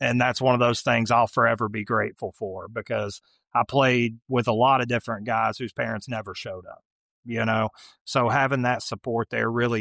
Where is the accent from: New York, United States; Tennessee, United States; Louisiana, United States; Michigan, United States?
Tennessee, United States; I grew up right here in East Tennessee.